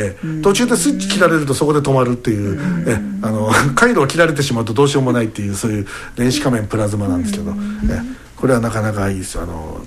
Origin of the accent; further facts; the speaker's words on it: Uenohara, Yamanashi, Japan; 私の生まれ故郷の山梨県の上野原